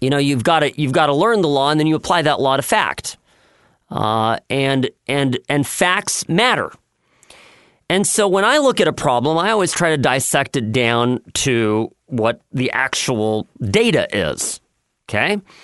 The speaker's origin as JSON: {"language": "English", "town": "Irvine", "region": "California", "country": "United States", "tie": "born or raised there", "second_language": "English", "said": "I'm just a kid that grew up in Irvine to European parents. English is my second language."}